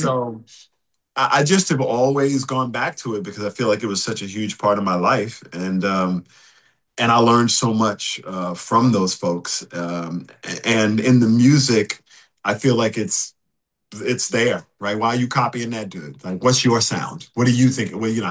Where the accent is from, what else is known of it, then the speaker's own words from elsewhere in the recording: Deep South, United States; I grew up in the historically black college tradition. I'm from the Deep South. My dad went to Alabama State.